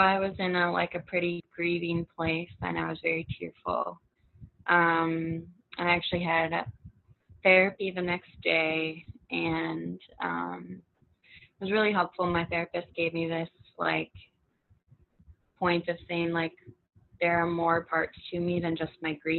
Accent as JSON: {"language": "English", "region": "Minnesota", "country": "United States", "said": "Or I'm from Minnesota, so passive aggressiveness is I'm really good"}